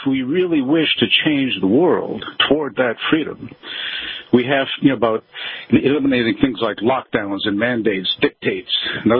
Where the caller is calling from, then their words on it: Denver, Colorado, United States; Denver, Colorado.